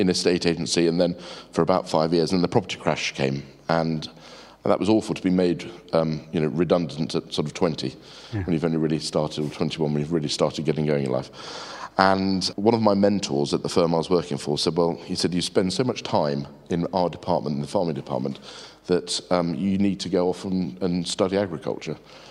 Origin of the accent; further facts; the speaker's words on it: Chislehurst, London, United Kingdom; I grew up in suburbia, really. I mean, I grew up in Chislehurst in Kent, and that's... and.